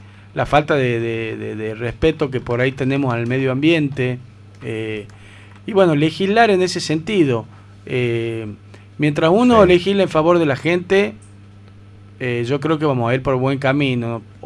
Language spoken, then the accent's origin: Spanish; Tucumán, Argentina; nosotros como tucumanos tenemos que ser orgullosos de nuestro Tucumán